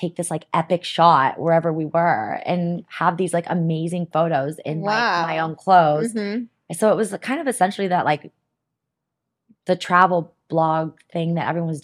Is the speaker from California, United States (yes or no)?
yes; Manhattan Beach, California, United States; also born or lived in San Diego; So I think everyone thinks I'm actually from San Diego, but I'm from Manhattan Beach originally.